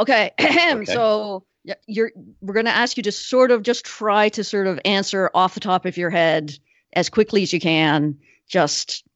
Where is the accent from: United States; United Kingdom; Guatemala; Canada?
Canada; and I'm Canadian